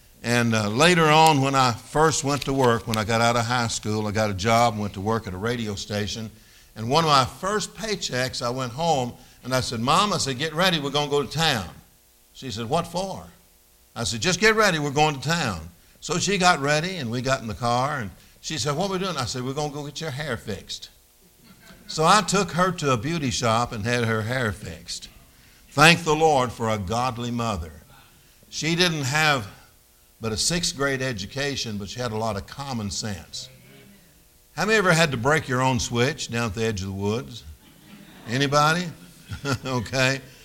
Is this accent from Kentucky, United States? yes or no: yes; Muhlenberg County, Kentucky, United States; born there; I was born in Muhlenberg County, Kentucky, and the first place I was ever taken was to church, little country church.